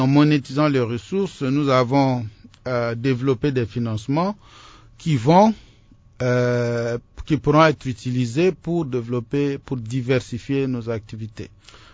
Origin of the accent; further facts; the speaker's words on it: DR Congo; Nous sommes congolais. Nous sommes congolais. Nous sommes prêts à pouvoir travailler pour développer le Congo dans son ensemble.